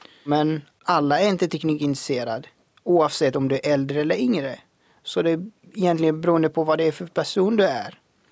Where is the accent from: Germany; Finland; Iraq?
Iraq; Jag kommer från Irak.